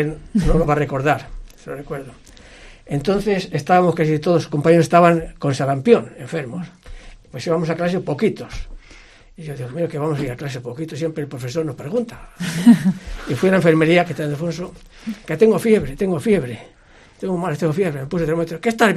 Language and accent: Spanish; Fuentelolmo de Íscar, Castile and León, Spain; Bueno, yo soy de Fuentelolmo de Íscar. Tengo un hermano, lo conocéis, solamente un hermano, Julio, que está de párroco en Santo Tomás y ahora en Santa Eulalia.